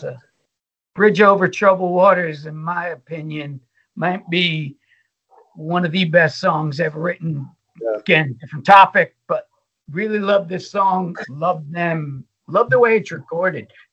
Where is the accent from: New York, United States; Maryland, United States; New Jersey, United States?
New Jersey, United States; growing up on the Jersey Shore and then going to college, I was really